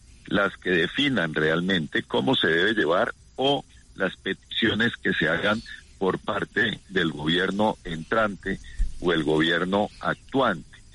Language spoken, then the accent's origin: Spanish; Colombia; como colombiano